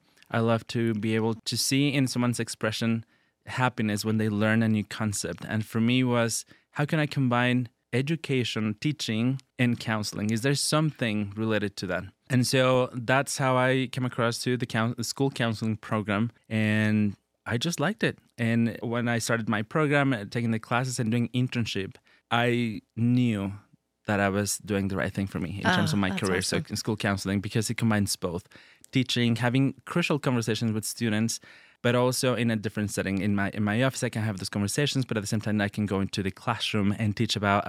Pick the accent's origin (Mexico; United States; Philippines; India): Mexico; I grew up in Mexico and I started doing my education there